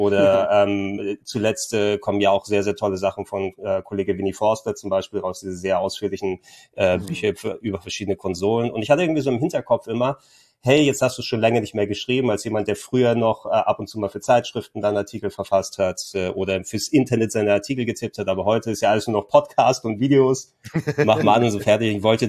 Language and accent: German; Hamburg, Germany; born there; als gebürtiger Hamburger